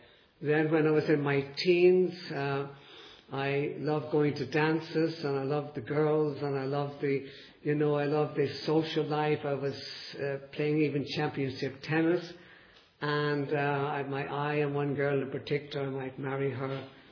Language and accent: English; Dublin, Leinster, Ireland; I grew up in Dublin, Ireland, in a very devout Catholic family.